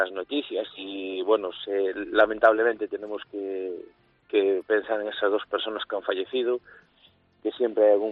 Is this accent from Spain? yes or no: yes; Pontevedra, Galicia, Spain; Yo, aunque siempre digo que soy de Pontevedra, realmente yo vivo en Condomar, entre Bayona y Vigo